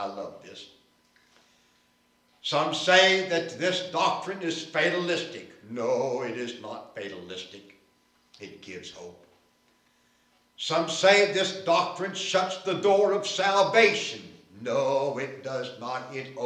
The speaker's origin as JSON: {"language": "English", "town": "Winston-Salem", "region": "North Carolina", "country": "United States", "tie": "born or raised there", "said": "About 1950, a preacher by the name of A.D. Muse came to Winston-Salem, my hometown."}